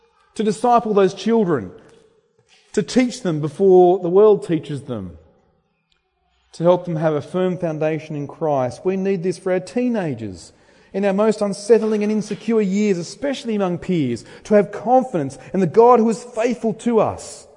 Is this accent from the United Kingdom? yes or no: no; Australia; We love getting together and celebrating our wins, celebrating who we are as Australians. That's our Australian identity